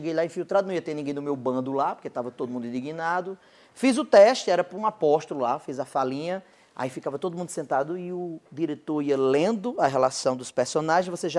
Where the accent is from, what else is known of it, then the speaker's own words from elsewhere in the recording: Cajazeiras, Paraíba, Brazil; eu sou de Cajazeiras, que é interior da Paraíba